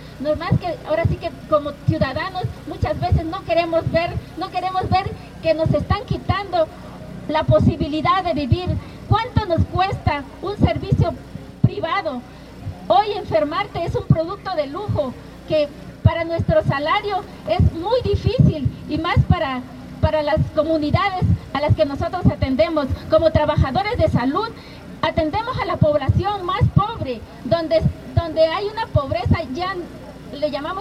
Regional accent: Mexico

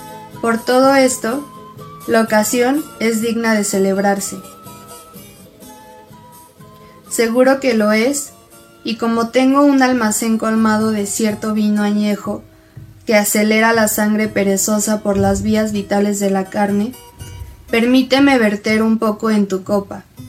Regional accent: Puebla, Mexico; Yo soy de Puebla

